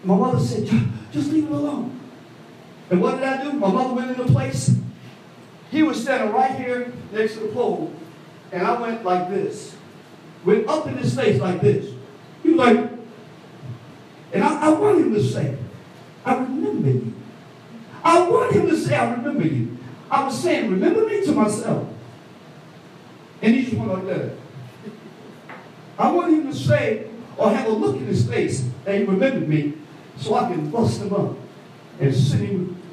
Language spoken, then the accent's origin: English; Chicago, Illinois, United States; I'm from Chi-Town.